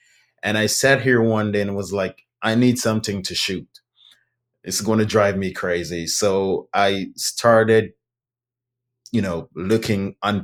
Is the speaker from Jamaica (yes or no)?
yes; Jamaica; moved away as an adult; now in Houston, United States; Yes, I am from Jamaica.